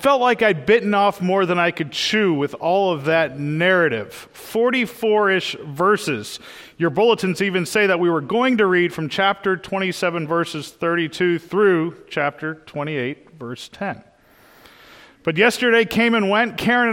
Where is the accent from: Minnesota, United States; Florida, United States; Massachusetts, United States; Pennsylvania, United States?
Massachusetts, United States; Boston; I mean, I'm from Boston. We're arrogant, we're smug, but wrong?